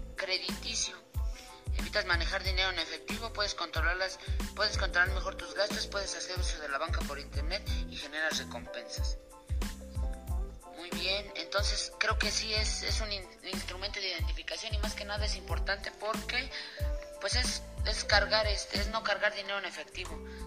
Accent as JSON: {"language": "Spanish", "country": "Mexico", "said": "nosotros como mexicanos llegamos a un momento en el que retiras tu tarjeta de crédito"}